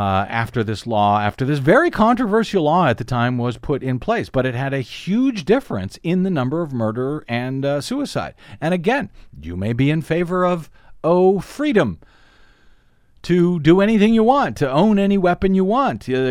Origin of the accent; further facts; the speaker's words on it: Missouri, United States; Looking at here in the U.S., for example, where Missouri, my home state, back in 2007, repealed its law requiring a permit to purchase a firearm.